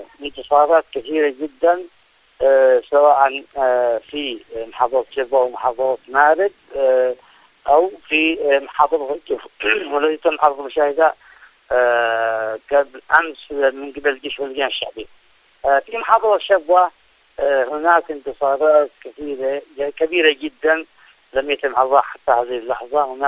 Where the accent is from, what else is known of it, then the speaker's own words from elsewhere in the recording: Yemen; لأننا استطعنا كيمنيين